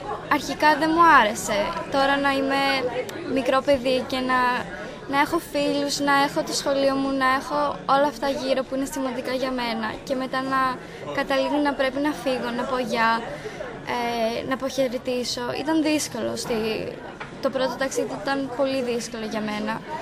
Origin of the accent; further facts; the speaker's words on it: Maryland, United States; also born or lived in Johannesburg, South Africa / Athens, Greece / North Macedonia; Γεννήθηκα στη Νότια Αφρική, στο Johannesburg, και μετά μεγάλωσα στην Αμερική, in Maryland. Ήμουν εκεί για 7 χρόνια. Ήμουνα σε μια κοινότητα με Έλληνες, είχα φίλες από την Ελλάδα.